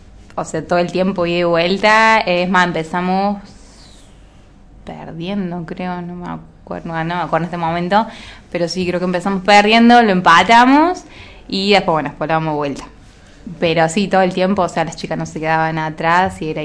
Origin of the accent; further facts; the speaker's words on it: Tanti, Córdoba, Argentina; now in Cosquín, Argentina; Sí, yo soy de Tanti. Y bueno, hace un año que... Ahora en septiembre va a ser un año que estoy acá en Cosquín.